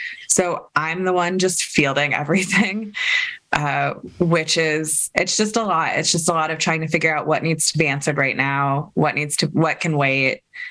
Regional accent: Kentucky, United States; I grew up Jewish in Kentucky, so it's a lot about that.

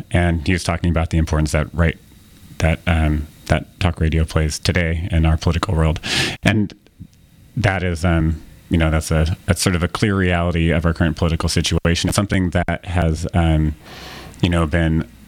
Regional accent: Oregon, United States; I grew up in Southern Oregon, and my dad lived in Northern California

